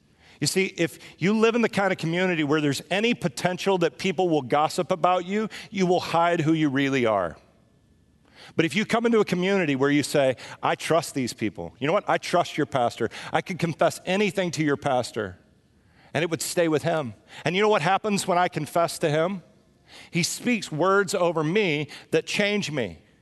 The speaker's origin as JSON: {"language": "English", "region": "Texas", "country": "United States", "said": "I'm from Texas."}